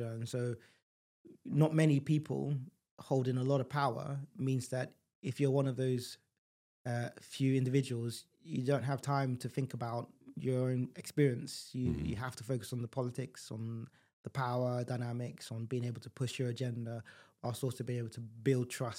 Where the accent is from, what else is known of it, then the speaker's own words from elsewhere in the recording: London, United Kingdom; my earliest memories are of living in East Dulwich in South London in a council estate.